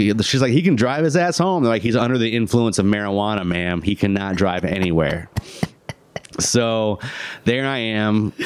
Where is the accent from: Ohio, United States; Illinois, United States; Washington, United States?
Illinois, United States; I call it pop because I'm from Illinois.